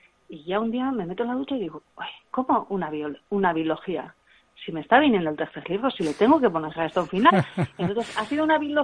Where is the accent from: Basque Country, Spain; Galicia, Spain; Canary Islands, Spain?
Basque Country, Spain; Zumaya; also born or lived in San Sebastián / London; crecí en San Sebastián, o sea, nací allí, pero bueno, es que no viví casi allí, yo he vivido siempre en Zumaya, y me siento muy de Zumaya.